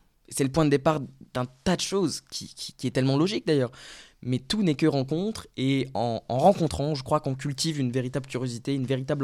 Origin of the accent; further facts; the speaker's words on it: Grand Est, France; De la banlieue Messine, j'ai grandi dans un petit village, pour le coup assez favorisé, mais qui n'est pas du tout le synonyme de ce qui était ma famille, à Rosériol, où j'ai grandi pendant, je crois, 5 ans avant de déménager.